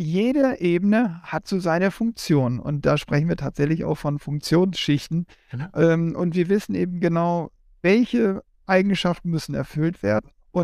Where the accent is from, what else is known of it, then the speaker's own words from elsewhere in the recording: Northern Germany, Germany; hier in Norddeutschland, wir kommen ja aus Norddeutschland